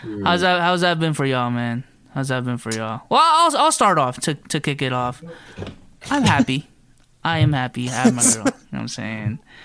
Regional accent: Philippines; I am from a neighborhood in the Philippines that literally floods up to the gates, dude.

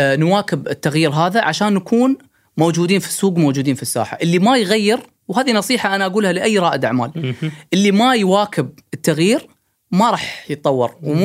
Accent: United Arab Emirates; هذه السيارة على فكرة الوكيل هنا عندنا في الإمارات

